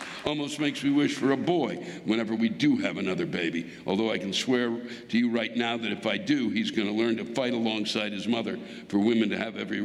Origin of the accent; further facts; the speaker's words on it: St. Louis, Missouri, United States; now in Indiana, United States; In my hometown of St. Louis, Hoosier means redneck